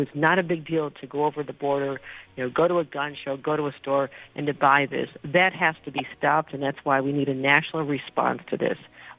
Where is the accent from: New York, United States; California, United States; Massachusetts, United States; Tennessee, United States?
New York, United States; I'm from Western New York, and a lot of my friends and others participate in this.